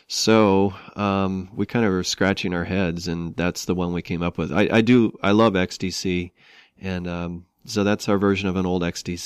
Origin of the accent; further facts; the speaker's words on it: Valparaiso, Indiana, United States; I grew up in the Midwest. I grew up in Valparaiso, Indiana